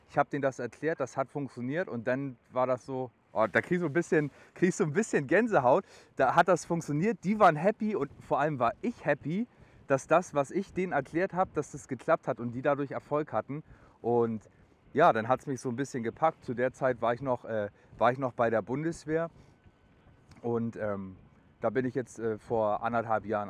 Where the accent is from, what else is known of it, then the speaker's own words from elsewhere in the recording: Hamburg, Germany; bei uns in Hamburg